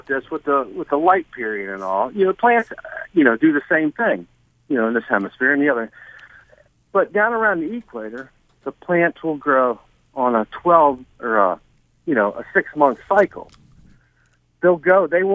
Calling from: Bass Harbor, Maine, United States; I'm calling from Bass Harbor.

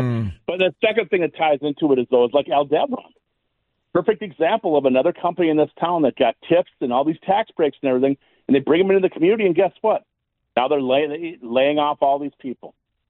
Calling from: West Fargo, North Dakota, United States; Jim, I'm calling from West Fargo.

